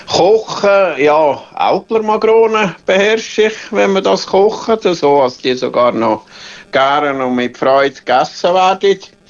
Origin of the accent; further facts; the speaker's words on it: Engelberg, Obwalden, Switzerland; Restaurant Ende der Welt in Engelberg. Das ist ein paar Meter von dort an den Weg, wo ich aufgewachsen bin.